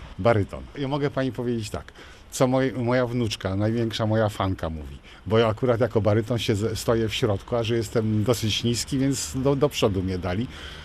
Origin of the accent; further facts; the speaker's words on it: Gdynia, Pomeranian Voivodeship, Poland; ja jestem osobiście akurat z Gdyni, z Karwin i jestem związany z morzem od wielu lat, bo jestem emerytowanym oficerem marynarki wojennej.